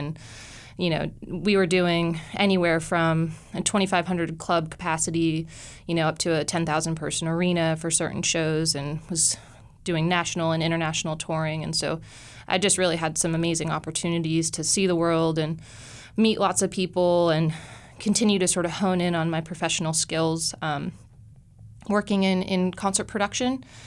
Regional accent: Morristown, New Jersey, United States; So I am originally from the Northeast. I grew up in a town called Morristown, New Jersey, and I went to college in New York City.

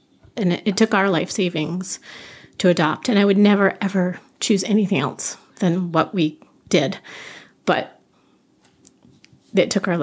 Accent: Washington, Vermont, United States; I grew up in Washington, Vermont, which is a little town, a few towns over from here.

